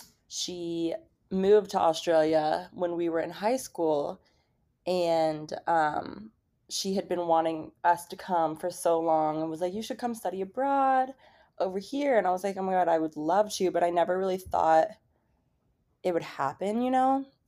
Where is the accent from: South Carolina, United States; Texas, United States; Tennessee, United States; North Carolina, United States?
Tennessee, United States; Franklin; now in New York City, United States; I am from Nashville, Tennessee. Technically, it's called Franklin, Tennessee. It's a town right outside of Nashville. I am a photographer and content creator. I moved here in 2018, and I love it so much.